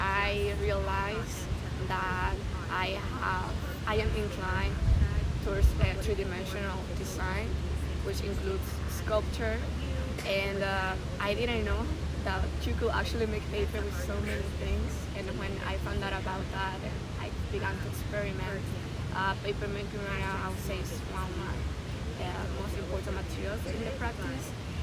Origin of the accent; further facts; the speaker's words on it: Dominican Republic; And that was violence that unfortunately I witnessed growing up in Dominican Republic.